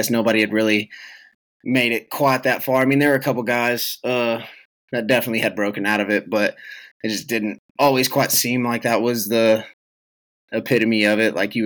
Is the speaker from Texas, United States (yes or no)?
yes; Lubbock, Texas, United States; I mean, I'm born and bred in Lubbock, still haven't left the damn place, but I mean, I wouldn't trade it for the world.